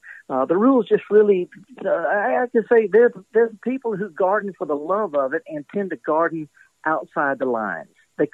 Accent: Mississippi, United States; I'm born and raised in Mississippi. My great-grandmother was a horticulturist, lived across the street.

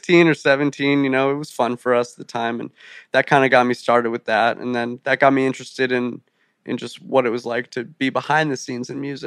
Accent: New Jersey, United States; Yeah, yeah. Asbury Park is not too far from where I grew up.

